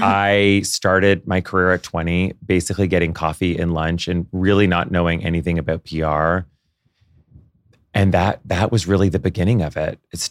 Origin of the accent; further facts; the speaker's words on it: Ottawa, Ontario, Canada; I grew up in Ottawa, Canada.